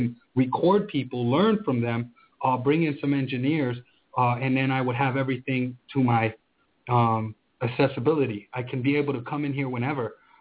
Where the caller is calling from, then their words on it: Orlando, Florida, United States; I'm calling in from Orlando, Florida.